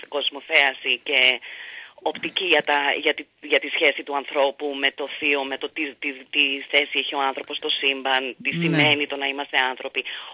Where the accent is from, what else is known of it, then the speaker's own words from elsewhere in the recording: Corfu, Ionian Islands, Greece; η Κέρκυρα είναι η καρδιά μου, είναι ο τόπος μου, πάντα ήταν.